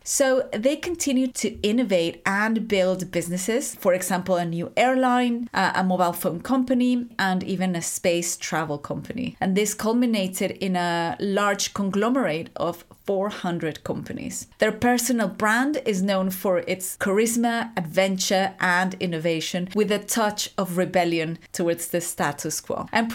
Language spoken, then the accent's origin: English; Mexico; English is a second language; now in United Kingdom; I also have an accent because I'm from Mexico, and over the years in the UK, I've tried to make sure not to lose it or dilute it too much because it's part of who I am.